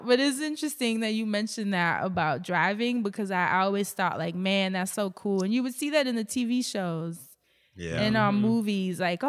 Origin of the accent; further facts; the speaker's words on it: New York City, New York, United States; She was from Oakland, you know, and that was real cool because I'm coming from Harlem.